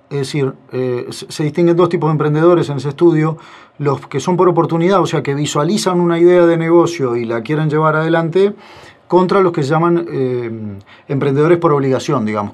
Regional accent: Uruguay; Sí, somos innovadores y no somos tan conservadores como dicen

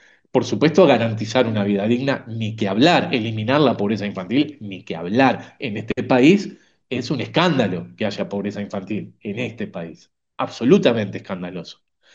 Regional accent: Uruguay; Nosotros, como uruguayos y uruguayas, muchas veces estamos sumamente acostumbrados a entender que lo público es el Estado.

